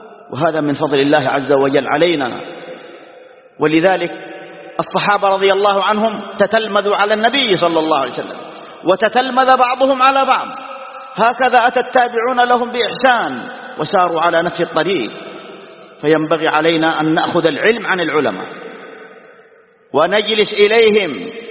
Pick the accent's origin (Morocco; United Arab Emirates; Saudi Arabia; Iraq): Saudi Arabia; بلادنا المملكة العربية السعودية